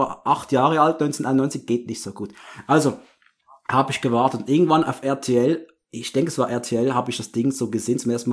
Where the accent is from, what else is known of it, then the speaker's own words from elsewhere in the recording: Muttenz, Basel-Landschaft, Switzerland; war unterwegs in meiner Heimatstadt Muttenz.